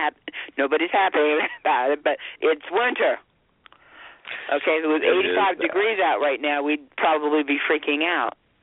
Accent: Northeast, United States; We're going, we're from the Northeast. This is what's called sleeping weather in our part of the country.

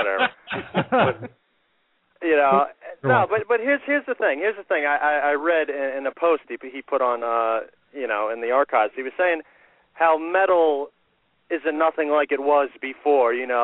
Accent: Staten Island, New York, United States; I'm a New York native.

